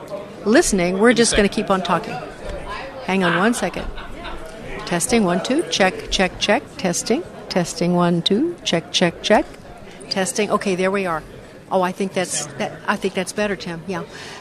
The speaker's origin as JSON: {"language": "English", "region": "Illinois", "country": "United States", "said": "He's from my home state, and I'm from Southern Illinois."}